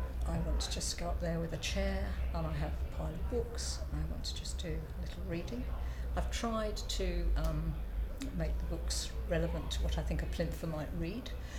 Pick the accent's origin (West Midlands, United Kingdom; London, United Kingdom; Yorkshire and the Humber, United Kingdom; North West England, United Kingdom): West Midlands, United Kingdom; Birmingham; born there; also born or lived in Scotland; now in Wales, United Kingdom; I'm 65 years of age, and I live in South Wales, although I was born in Birmingham, and I've lived Wales, England, Scotland, I've lived all over the place.